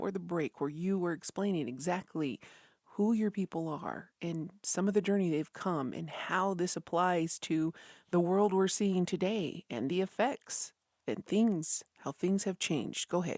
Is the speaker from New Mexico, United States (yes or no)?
yes; Isleta Pueblo, New Mexico, United States; from Isleta Pueblo